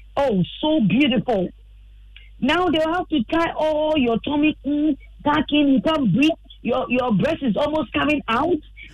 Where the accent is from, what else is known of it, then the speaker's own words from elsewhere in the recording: Ghana; But I'm saying, as a Ghanaian woman, Ghanaian real woman, that you have your slit and cover, tapebi, you know, gorgeously with some beads